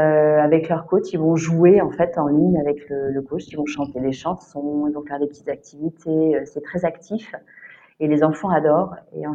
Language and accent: French; Grand Est, France; now in Nancy, France; on habitait à Nancy, mais on est originaire tous les deux de région, c'est pas Nancy. Moi, je suis de Champagne-Ardenne et mon mari est des Vosges.